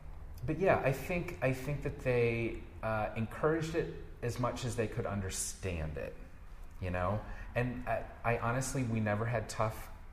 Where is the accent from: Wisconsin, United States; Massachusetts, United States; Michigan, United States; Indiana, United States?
Michigan, United States; Grand Rapids; I grew up in Grand Rapids, Michigan.